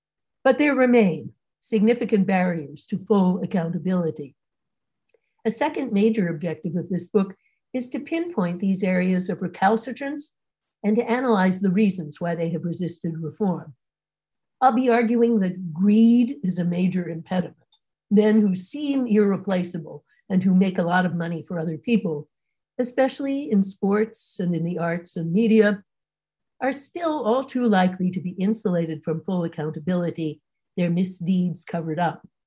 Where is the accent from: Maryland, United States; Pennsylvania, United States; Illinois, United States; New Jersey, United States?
Pennsylvania, United States; Philadelphia; I was just saying that Philadelphia is my hometown where I grew up, so I'm very glad to be with you all.